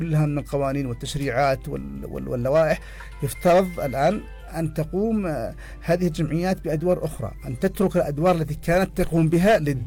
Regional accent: Yemen; للأسف احنا عندنا في اليمن مشكلة واعتبرها مشكلة مزمنة

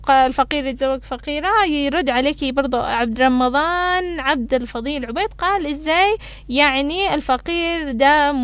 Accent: Yemen; يقصد الزوج والزوجة عندنا باليمن

